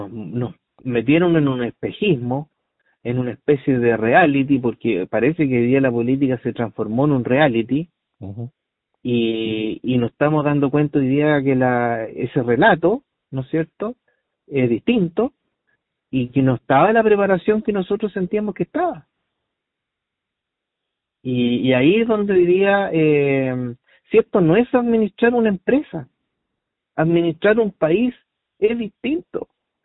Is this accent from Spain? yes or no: no; Chile; tenemos que aprender como chilenos, no tener mala memoria